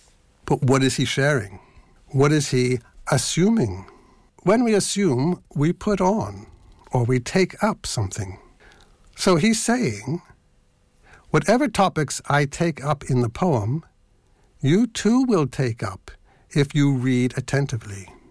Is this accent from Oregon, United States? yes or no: no; Philadelphia, Pennsylvania, United States; accent: Philadelphia; But it's there, and that's my Philadelphia accent.